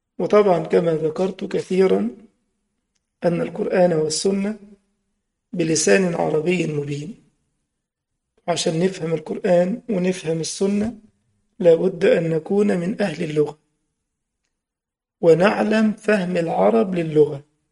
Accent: Egypt; إحنا مثلا أهل مصر لو وقفنا مع هذه الآية بدارجتنا

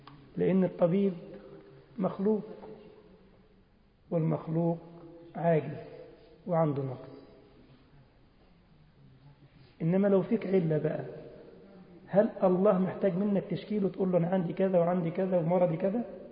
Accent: Egypt; والله يا جماعة كان عندنا في مصر

